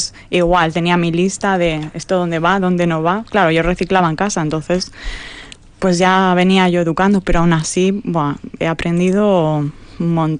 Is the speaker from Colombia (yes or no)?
no; Elche, Valencian Community, Spain; moved away as an adult; now in Vitoria, Spain; yo soy de Elche, de Alicante